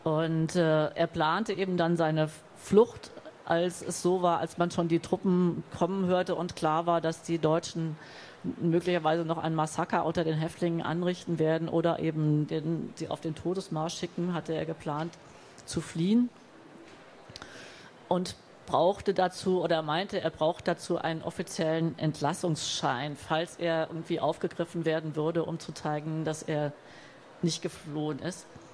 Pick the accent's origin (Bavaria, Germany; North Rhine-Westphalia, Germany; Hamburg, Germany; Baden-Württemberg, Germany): North Rhine-Westphalia, Germany; Cologne; Der eine war ein Genosse aus Köln am Rhein, meiner Heimatstadt.